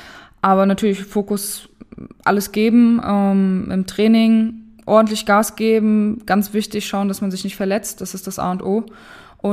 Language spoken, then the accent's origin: German; Wiesbaden, Hesse, Germany; born there; ich bin 26 Jahre alt und bin auch gebürtige Wiesbadenerin.